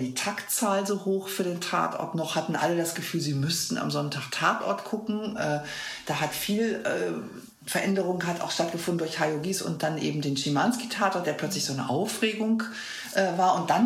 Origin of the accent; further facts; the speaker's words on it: West Germany, Germany; weil ich habe das als Wessi nicht verstanden